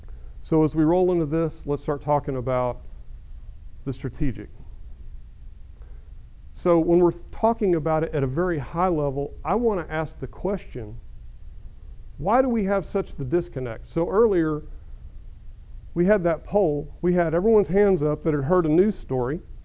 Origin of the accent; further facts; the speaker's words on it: Norman, Oklahoma, United States; So I was born here in Norman, was raised in a Christian family, attended Harding University